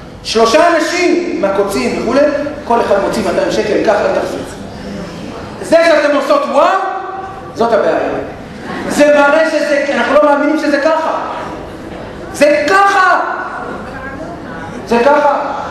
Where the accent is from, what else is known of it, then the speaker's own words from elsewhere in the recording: Holon, Tel Aviv District, Israel; אני גדלתי בחולון.